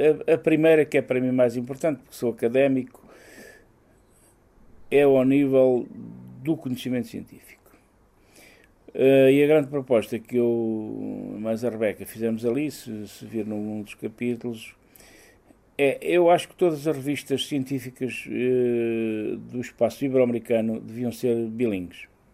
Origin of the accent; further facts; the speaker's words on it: Castelo Rodrigo, Centre, Portugal; Eu sou de Castelo Rodrigo, portanto sou mesmo ali da fronteira, portanto percebo isso.